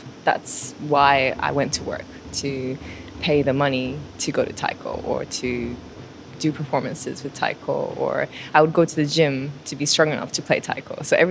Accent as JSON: {"language": "English", "town": "Melbourne", "region": "Victoria", "country": "Australia", "tie": "born or raised there", "also_born_or_lived": "San Francisco, United States", "lives_now": "Japan", "said": "I was born in San Francisco, USA, raised in Australia, Melbourne."}